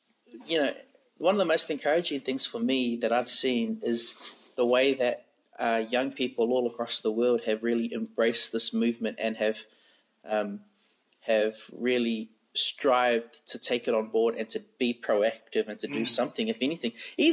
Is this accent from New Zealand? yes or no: yes; New Zealand; now in Australia; I speak as a Samoan growing up in New Zealand and then coming to Australia